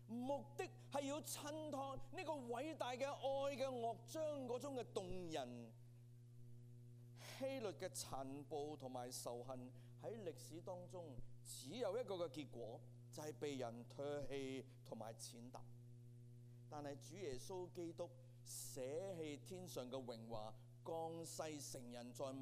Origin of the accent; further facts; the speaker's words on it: China; 即好像我们中国人说有杀错就怎样，没有放过。